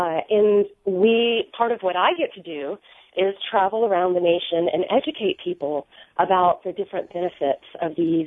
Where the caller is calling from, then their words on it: Burnsville, North Carolina, United States; I am calling you from Western North Carolina, Burnsville. It's about 30 miles northeast of Asheville in the mountains, the Blue Ridge Mountains.